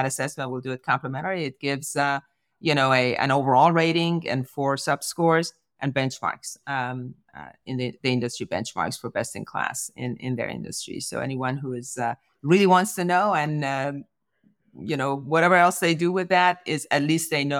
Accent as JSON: {"language": "English", "region": "California", "country": "United States", "said": "And then after I left the organization to come back to my home state in California, it started unraveling"}